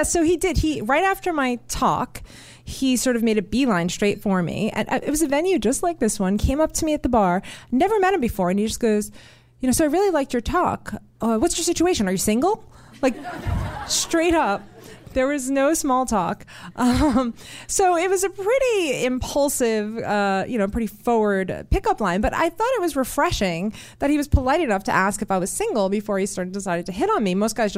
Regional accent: New York, United States; And, you know, I grew up in New York and I had actually just had gotten back from Europe

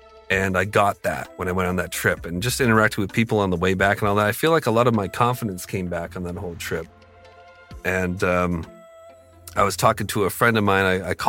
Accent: Canada; well, I'm from Canada. I don't have any cash.

